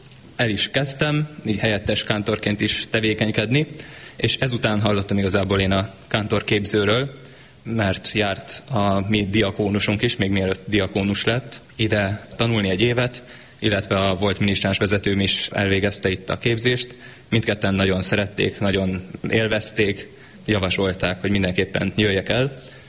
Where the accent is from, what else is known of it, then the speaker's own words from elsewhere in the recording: Szentendre, Pest, Hungary; főleg otthon Szentendrén a plébániánkon